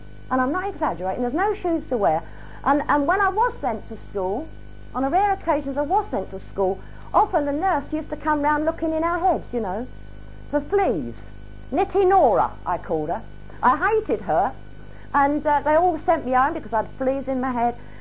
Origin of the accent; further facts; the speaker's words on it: London, United Kingdom; born there; accent: Cockney; I was born in the East End of London, so I'm a true Cockney. So if I drop my H's here and there, you'll know the reason why.